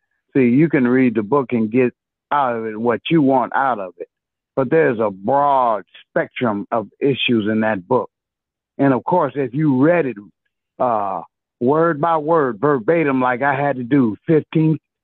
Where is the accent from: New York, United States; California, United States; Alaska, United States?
California, United States; Compton; I grew up in Compton. My parents moved here in 56. I've been here ever since. And I tell you, I'm 70 years old, okay?